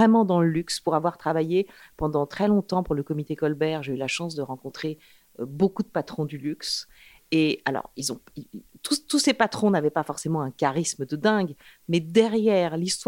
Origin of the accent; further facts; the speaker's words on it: France; je suis française et je me sens française, mais je me sens surtout latine.